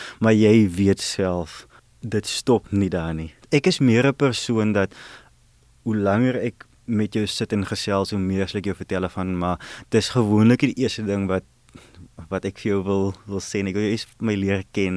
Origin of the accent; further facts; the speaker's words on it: Riversdale, Western Cape, South Africa; Riversdal, ek is laerskool en hoërskool daar, so daar's ek is na die landbouskool toe, Oakdale, hoërlandbouskool Oakdale toe